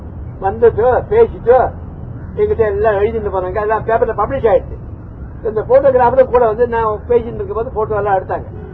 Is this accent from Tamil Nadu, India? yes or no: no; Delhi, India; ஹிந்தி, குஜராத்தி, பெங்காலி, பஞ்சாபி தான் எனக்கு நிறைய தெரியும். ஸோ நான் பிறந்து வளர்ந்தது டெல்லியாக